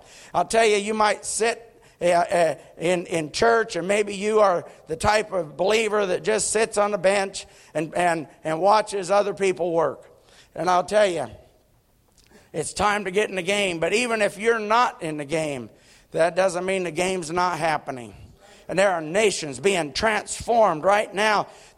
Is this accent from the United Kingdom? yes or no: no; Nicaragua; I grew up in Nicaragua.